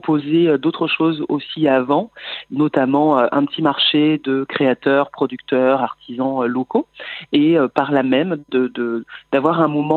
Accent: Toulouse, Occitanie, France; Et on est originaire de Toulouse.

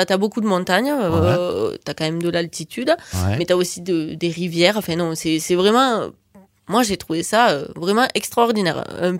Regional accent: Occitanie, France; je suis très fière d'être née en Aveyron, d'avoir vécu en Aveyron.

